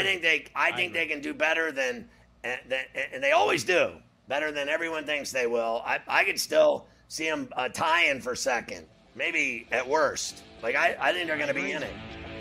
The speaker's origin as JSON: {"language": "English", "town": "Pittsburgh", "region": "Pennsylvania", "country": "United States", "tie": "born or raised there", "said": "It's Pittsburgh, and I love Pittsburgh. It's my hometown. I died for Pittsburgh. It's the greatest place I ever known in my life."}